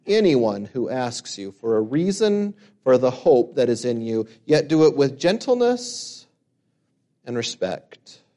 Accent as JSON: {"language": "English", "town": "Boise", "region": "Idaho", "country": "United States", "tie": "born or raised there", "also_born_or_lived": "Meridian", "said": "I grew up in Boise and Meridian."}